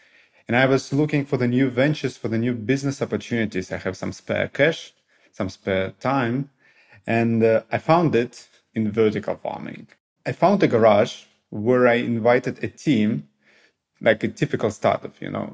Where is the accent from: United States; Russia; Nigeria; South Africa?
Russia; English is a second language; moved away as an adult; now in Dubai, United Arab Emirates; I am a serial entrepreneur, born and raised in Russia, moved to Dubai in 2022.